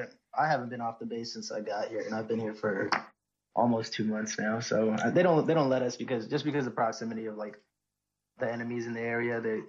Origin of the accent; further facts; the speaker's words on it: United States; now in Turkey; Hey, I'm from the United States. I'm deployed in Turkey right now.